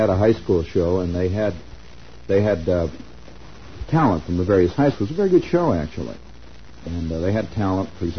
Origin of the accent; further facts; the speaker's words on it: Chicago, Illinois, United States; also born or lived in Hammond; because I was born in Chicago, and I lived in Chicago when I was a kid. I grew up in Chicago, and we moved to Hammond when I was in high school.